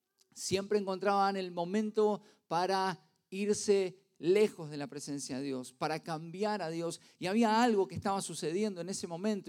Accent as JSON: {"language": "Spanish", "town": "Avellaneda", "region": "Buenos Aires Province", "country": "Argentina", "said": "Nosotros somos de Avellaneda, no sé si alguno conoce, más precisamente de Villa Domínico."}